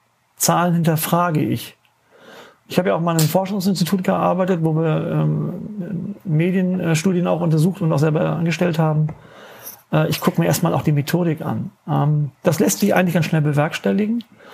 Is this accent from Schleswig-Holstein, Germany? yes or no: yes; Flensburg, Schleswig-Holstein, Germany; In meiner WhatsApp-Gruppe eben aus meiner Heimatstadt Flensburg